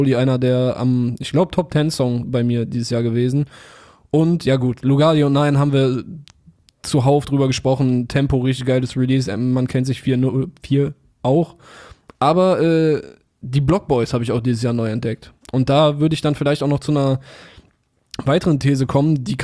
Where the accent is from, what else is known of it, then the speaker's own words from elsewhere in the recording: Berlin, Germany; Also ich als Berliner.